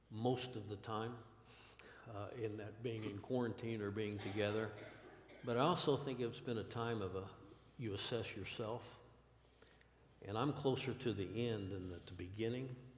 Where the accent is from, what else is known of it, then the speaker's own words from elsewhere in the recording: Rockville, Indiana, United States; I grew up in Rockville Christian Church when it was on High Street. Rita and I were married there in 1972. It burned down. We came back to Rockville in 1976.